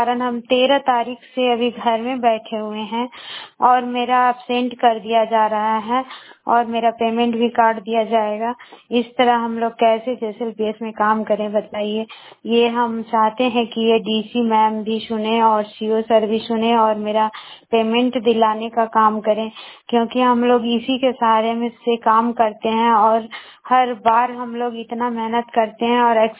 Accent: Barkagaon, Jharkhand, India; बड़का गांव प्रखंड की रहने वाली हूँ।

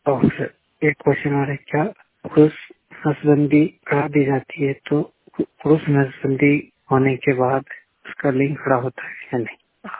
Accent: Rajasthan, India; मैं राजस्थान से हूँ।

